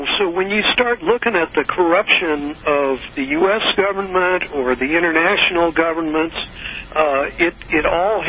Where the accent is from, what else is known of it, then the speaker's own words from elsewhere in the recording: St. Louis, Missouri, United States; I was brought up in St. Louis, so just across the river, and we were pretty familiar with it.